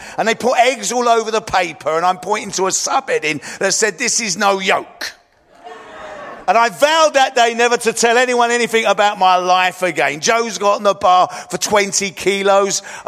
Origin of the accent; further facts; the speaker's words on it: London, United Kingdom; And I grew up in East London.